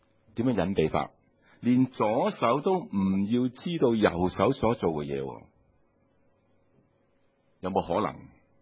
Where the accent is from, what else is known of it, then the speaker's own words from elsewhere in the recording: Hong Kong; 就是我们香港人很说的扮什么、啊、做戏。